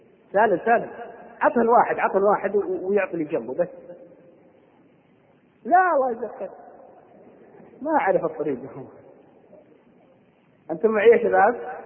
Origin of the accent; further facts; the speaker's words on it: Al-Qassim, Saudi Arabia; انا شفت بغبغان عندنا في القصيم